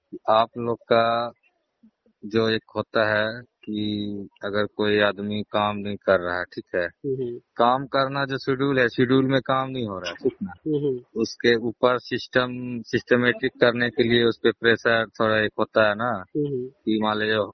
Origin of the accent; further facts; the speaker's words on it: Ambedkar Nagar, Uttar Pradesh, India; हम नवागढ़ी दक्षिणी पंचायत से बिलोंग करते हैं